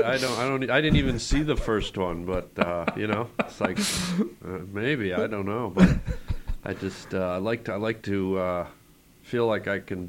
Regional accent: Canada; And I think that's why you tend to see Canadian comics be a little bit wackier, myself included.

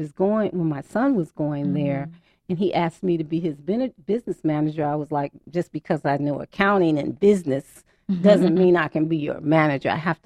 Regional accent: United States; because I'm because I'm African American as well as a woman and minority

